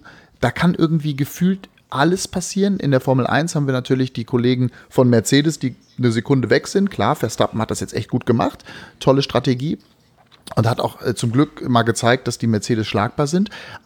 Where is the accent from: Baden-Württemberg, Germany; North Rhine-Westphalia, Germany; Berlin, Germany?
Berlin, Germany; ich bin da immer ganz stolz hier so auf meine Heimatstadt, was die da auch auf die Beine stellen. Die haben ja vor kurzem da in Tempelhofen ein Tennisturnier gemacht